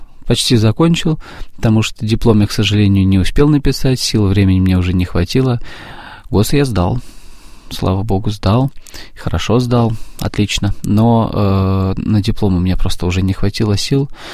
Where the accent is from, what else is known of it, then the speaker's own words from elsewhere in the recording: Vorkuta, Komi Republic, Russia; now in Moscow, Russia; С Воркуты.